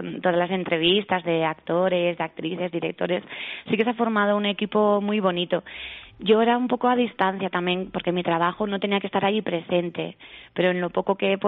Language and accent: Spanish; Bellpuig, Catalonia, Spain; born there; now in Segovia, Spain; yo nací en Lérida, en un pueblecito en Bellpuig. Pero ya llevo aquí 30 años y estoy, vamos, cada día más enamorada de Segovia.